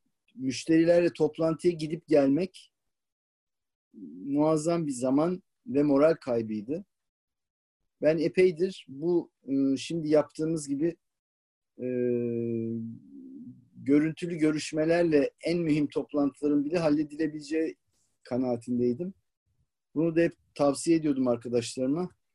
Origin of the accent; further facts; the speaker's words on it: Istanbul, Turkey; Ama ben de tabii ki şehirde doğdum, büyüdüm. İstanbul çocuğuyum. Köyde büyümedim yani.